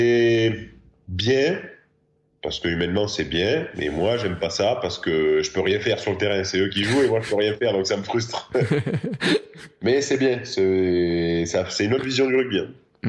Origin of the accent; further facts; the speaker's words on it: Castres, Occitanie, France; Ouais, moi je suis de Castres